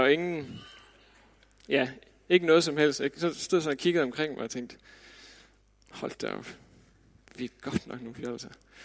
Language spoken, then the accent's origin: Danish; West Jutland, Denmark; vi var sådan en hel flok drenge derude, hvor jeg kommer fra, ude i Vestjylland